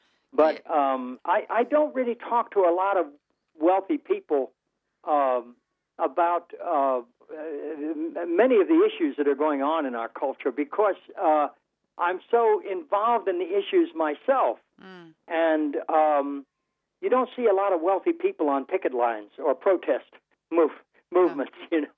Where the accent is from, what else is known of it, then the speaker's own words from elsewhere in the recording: Ohio, United States; and then in my home state of Ohio.